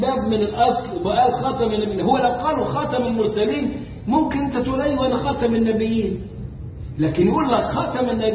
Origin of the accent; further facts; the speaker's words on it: Egypt; ونزلوا عندنا في مصر وشغالين ما بينهم